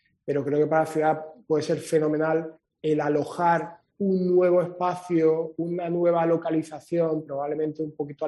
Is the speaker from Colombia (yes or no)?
no; Málaga, Andalusia, Spain; como malagueño y como ciudadano de esta ciudad